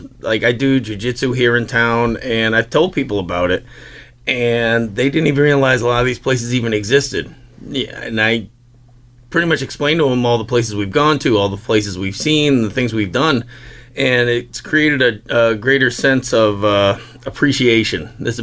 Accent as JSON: {"language": "English", "town": "Boston", "region": "Massachusetts", "country": "United States", "accent": "Boston", "said": "I did not know how strong my Boston accent is periodically, because I get volunteered to talk on radio stations."}